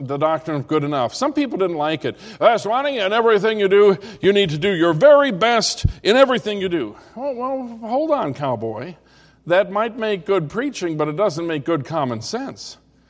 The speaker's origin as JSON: {"language": "English", "country": "United States", "said": "When I saw that with my own eyes, it was such a rebuke to me as an American that I don't appreciate the things that I have."}